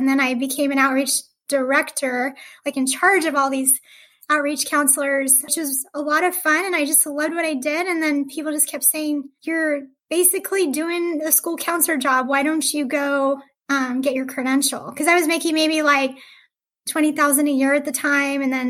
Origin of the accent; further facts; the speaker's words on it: El Paso, Texas, United States; moved away as an adult; So I originally am from El Paso, Texas, which is a border town near Ciudad Juarez. And I loved growing up in El Paso because it was a wonderful border town.